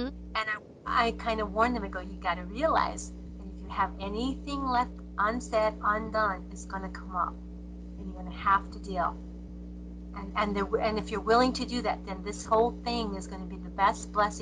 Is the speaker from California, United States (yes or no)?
no; Tucson, Arizona, United States; I was born and raised in Tucson